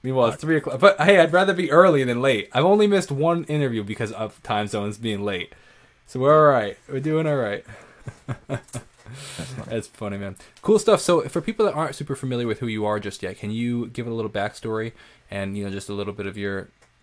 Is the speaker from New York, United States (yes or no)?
yes; Northport, New York, United States; I'm a musician from Northport, New York